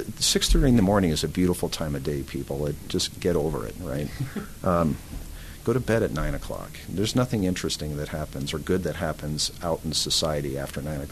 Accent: Modesto, California, United States; I'm from Modesto, California. I'm going to be a heart surgeon.

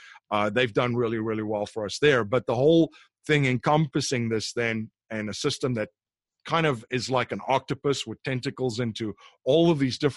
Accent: South Africa; I'm from South Africa. I have family and friends there.

